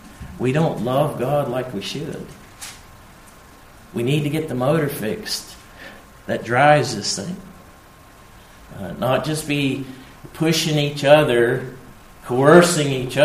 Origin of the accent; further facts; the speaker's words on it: United States; We don't have many ice storms around here, but where we grew up back in the States, we get ice storms